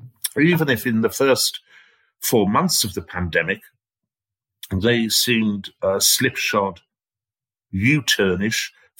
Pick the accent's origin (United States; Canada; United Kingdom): United Kingdom; Guisborough, North East England; one bloke I spoke to in a pub in my hometown of Gisborough